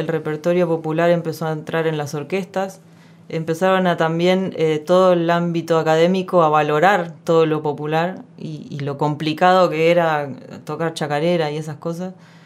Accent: Neuquén, Argentina; mi familia entrerriana, que se fue a vivir a Neuquén. Yo soy neuquina, nacida ahí.

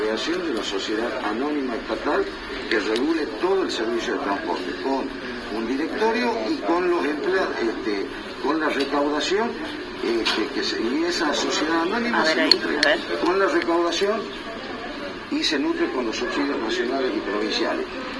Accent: Tucumán, Argentina; Nosotros como tucumanos

